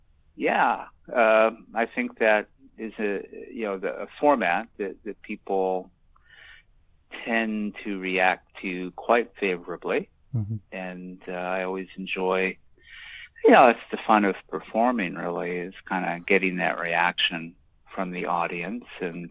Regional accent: Detroit, Michigan, United States; I'm originally from the Detroit area, but I hired into the Oregon Shakespeare Festival in Ashland in 1992 as a full-time musician.

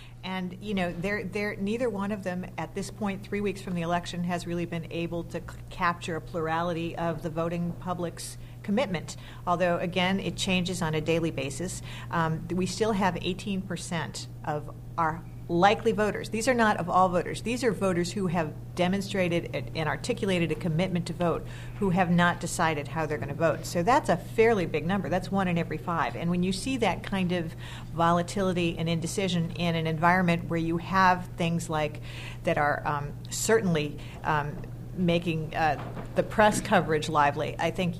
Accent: Massachusetts, United States; I grew up in Massachusetts where politics is a blood sport, you know, that you learn at birth

